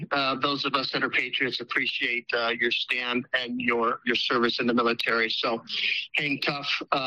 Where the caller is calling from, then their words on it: Seattle, Washington, United States; from Washington State, Seattle area.